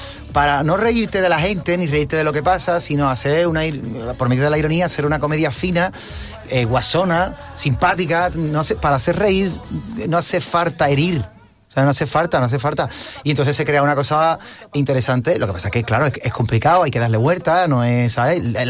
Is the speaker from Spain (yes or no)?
yes; Cádiz, Andalusia, Spain; Yo soy de Cádiz y a mi gente siempre nos ha gustado mucho el arte